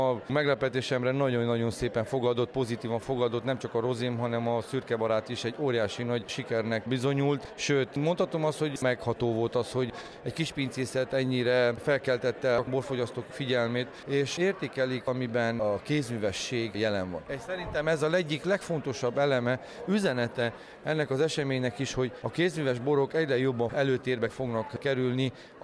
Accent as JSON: {"language": "Hungarian", "region": "Transylvania", "country": "Romania", "said": "Erdélyi magyarok vagyunk, magyar szelleme gondolkozunk"}